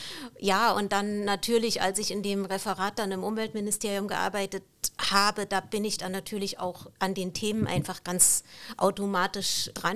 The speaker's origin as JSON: {"language": "German", "region": "Thuringia", "country": "Germany", "tie": "born or raised there", "also_born_or_lived": "Dresden", "moved": "as an adult", "lives_now": "Bordesholm, Germany", "said": "also ich bin ganz ursprünglich, bin ich gebürtige Thüringerin und ich habe da auch sehr, sehr lange gelebt, also sogar bis in meine 30er."}